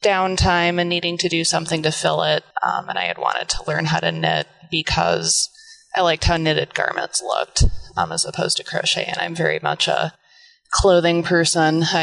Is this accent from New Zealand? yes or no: no; Iowa, United States; I'm from Iowa. I was in Iowa City living there and had dropped out of college